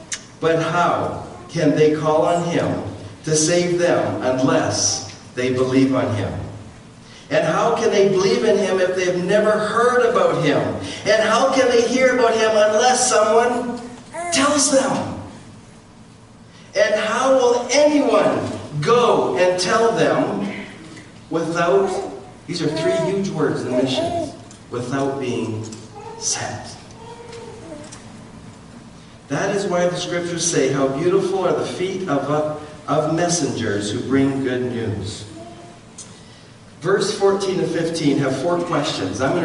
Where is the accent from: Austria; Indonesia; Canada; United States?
Indonesia; I grew up with Muslims, I grew up in Indonesia